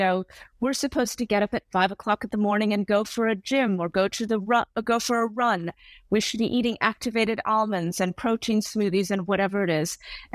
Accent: Hawaii, United States; I'm actually originally from Hawaii, and then moved into entrepreneurship.

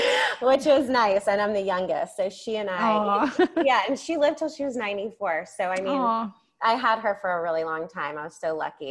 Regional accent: Atlanta, Georgia, United States; also born or lived in Charleston; I am from Atlanta, Georgia, and I grew up there, lived in Charleston for a while, and now we are back in Atlanta, Georgia.

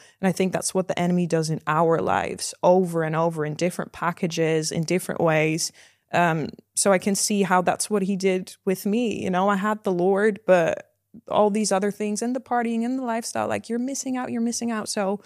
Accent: Netherlands; English is a second language; So I'm from the Netherlands. That's why my accent is a bit weird. But I grew up in quite a small town over there, and I grew up in a single parent Christian household.

